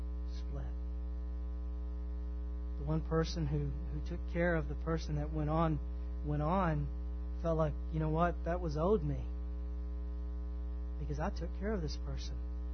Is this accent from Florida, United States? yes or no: no; Texas, United States; accent: twang; You know, I've grew up in the South, and you can tell from my twang, man, I'm from East Texas, and man, I love Texas.